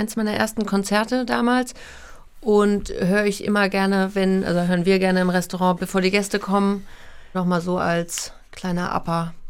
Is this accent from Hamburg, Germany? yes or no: yes; Hamburg, Germany; also born or lived in New York; Ich bin in New York geboren, weil meine Eltern damals in New York gewohnt haben. Bin dann aber relativ früh wieder nach Hamburg gezogen und bin in Hamburg aufgewachsen. Also ich war unter einem Jahr, als ich wieder nach Hamburg gezogen bin.